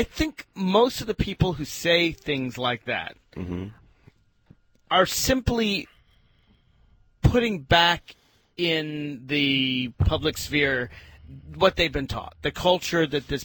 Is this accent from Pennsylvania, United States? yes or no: no; Nashville, Tennessee, United States; also born or lived in Los Angeles / Washington, D.C.; I grew up in Nashville, Tennessee, and I was thinking about the last time I heard a white person use the N-word in a pejorative way. And it was in Nashville, Tennessee. I've lived in Los Angeles. I've lived in Washington, D.C.